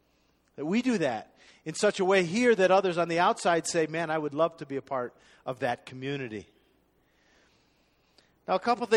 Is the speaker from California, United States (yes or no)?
no; Boulder, Colorado, United States; To which I said, well, I'm from Boulder too. It's like, I'm from Boulder and I have a church background.